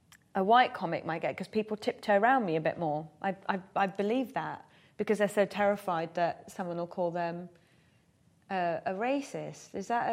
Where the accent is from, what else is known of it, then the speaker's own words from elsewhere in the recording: Iran; I think because I am from Iran, it sounds better coming from me, perhaps more palatable to people